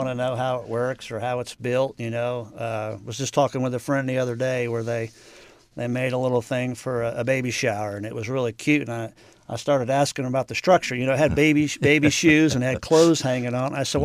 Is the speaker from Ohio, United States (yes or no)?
yes; Cincinnati, Ohio, United States; And growing up in Cincinnati, I'm right, always a UK fan.